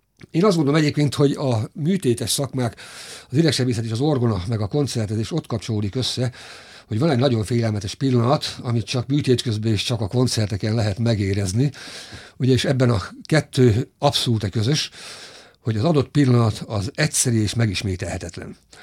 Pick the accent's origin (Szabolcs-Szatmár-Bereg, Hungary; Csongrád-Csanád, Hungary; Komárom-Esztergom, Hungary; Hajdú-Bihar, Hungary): Hajdú-Bihar, Hungary; Debrecen; Most hát én mivel debreceni vagyok